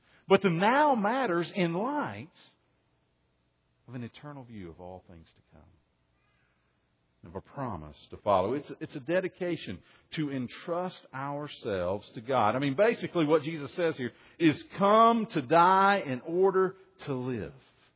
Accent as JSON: {"language": "English", "town": "Soddy Daisy", "region": "Tennessee", "country": "United States", "tie": "born or raised there", "said": "They're the folks I grew up with in Soddy Daisy, Tennessee."}